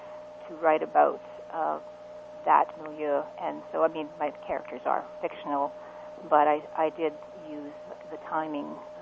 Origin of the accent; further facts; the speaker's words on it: Sudbury, Ontario, Canada; I'm from Sudbury, Ontario, originally, where I was born, we had a very strong, vibrant Ukrainian community there, and so I was bathed in stories of all these people. They were all immigrants and, new immigrants, so that's the kind of community that I was brought up